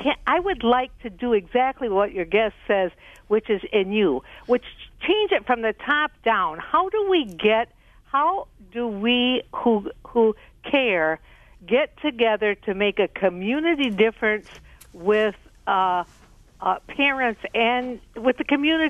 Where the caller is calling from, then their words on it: Sheboygan, Wisconsin, United States; Sheboygan.